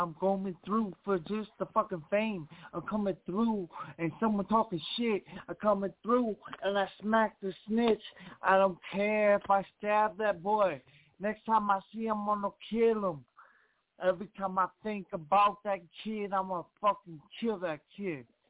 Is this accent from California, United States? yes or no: no; Forest Lake, Minnesota, United States; Man, I'm from Forest Lake, Minnesota.